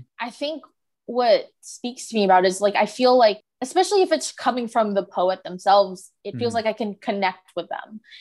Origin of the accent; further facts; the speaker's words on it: California, United States; now in Los Angeles, United States; I will not claim LA as my own. I will always tell people like I'm from the Bay Area.